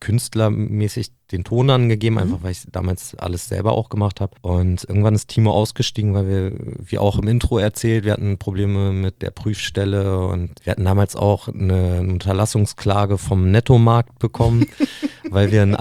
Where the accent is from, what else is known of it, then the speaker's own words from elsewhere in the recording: Nienburg, Lower Saxony, Germany; ich bin ja in Nienburg aufgewachsen